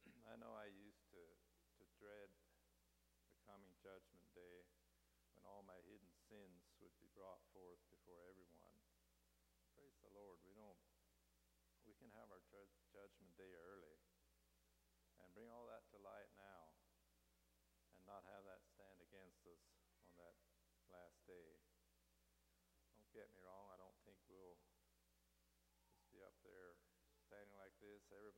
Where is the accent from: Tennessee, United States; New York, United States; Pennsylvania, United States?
Pennsylvania, United States; Shippensburg; also born or lived in Union County, Pennsylvania; In Union County, Pennsylvania, in an older Mennonite family. 4 years later, we moved to the Shippensburg area of Pennsylvania.